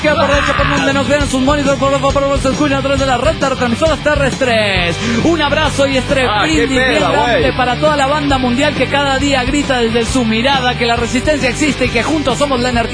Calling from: Los Cabos, Baja California Sur, Mexico; de los Cabos, Baja California Sur.

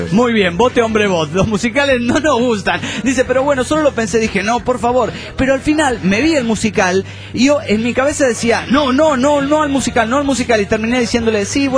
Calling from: Mexico City, Mexico; Bien, bueno, aquí en el DF mexicano.

